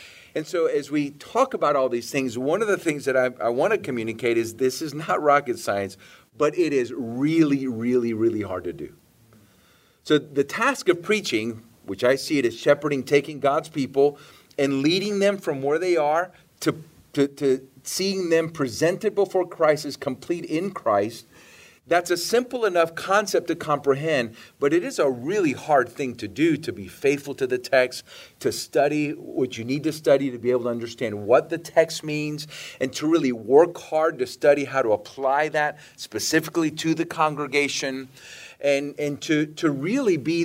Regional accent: Puerto Rico; born there; I was born in Puerto Rico in 1965.

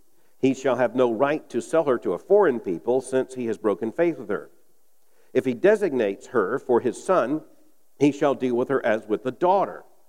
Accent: the South, United States; As I heard growing up in the South, naked.

